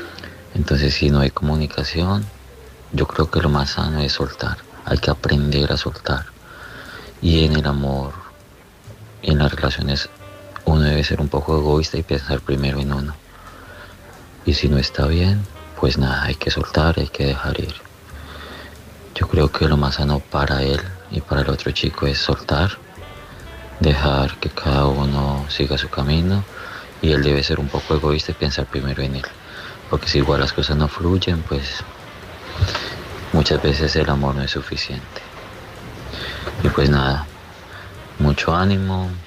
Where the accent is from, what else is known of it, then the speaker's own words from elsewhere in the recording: Colombia; Quiero empezar diciendo que yo también soy colombiano.